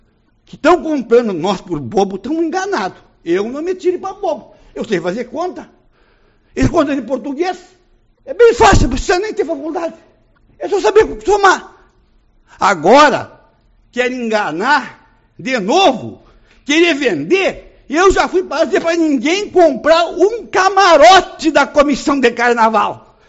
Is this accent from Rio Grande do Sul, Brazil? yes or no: yes; Uruguaiana, Rio Grande do Sul, Brazil; lá para o Uruguaiana, minha terrinha na fronteira.